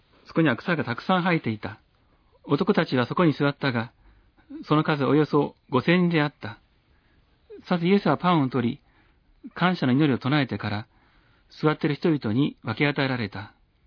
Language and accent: Japanese; Hiroshima, Japan; 私は今の広島市中区で生まれました。昭和40年、1965年のことです。